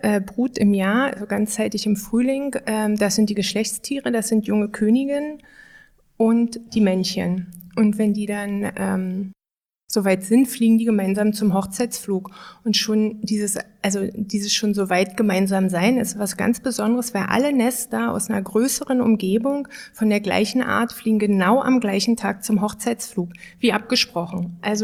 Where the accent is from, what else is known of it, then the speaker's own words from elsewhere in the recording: Lusatia, Germany; born there; ich bin ja in der Lausitz geboren und ich bin zweimal, ich sag's mal, abgebaggert worden. Einmal also in der Pubertät, da in der ist der Ort weggebaggert worden, in dem ich geboren wurde.